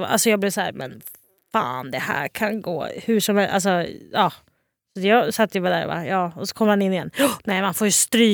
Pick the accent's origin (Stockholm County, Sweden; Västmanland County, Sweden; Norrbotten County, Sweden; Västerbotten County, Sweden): Västmanland County, Sweden; Västerås; Och jag är ändå från Västerås.